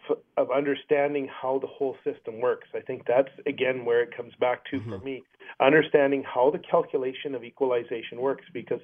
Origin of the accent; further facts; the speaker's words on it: Saskatchewan, Canada; I was born and raised in Saskatchewan. I grew up with a sales tax in Saskatchewan.